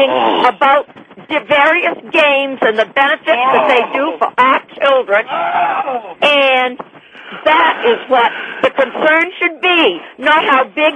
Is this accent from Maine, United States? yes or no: yes; Maine, United States; I'm from New England, excuse me.